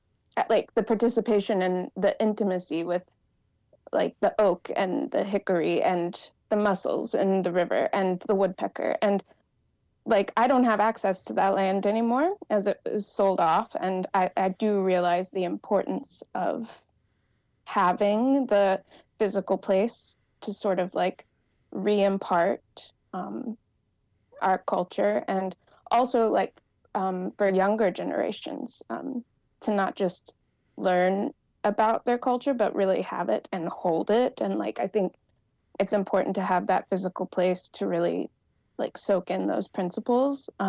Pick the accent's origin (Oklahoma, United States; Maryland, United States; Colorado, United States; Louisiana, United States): Oklahoma, United States; I'm from Oklahoma.